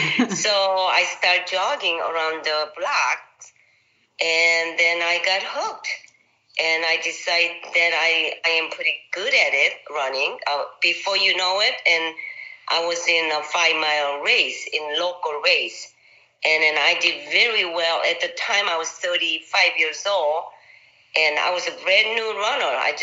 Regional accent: Seoul, South Korea; I made a trip to my hometown, Seoul, Korea, and I came home a few extra pounds.

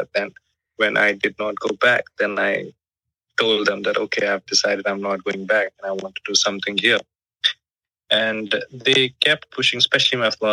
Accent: Jammu and Kashmir, India; I came from Kashmir and it was totally different for me.

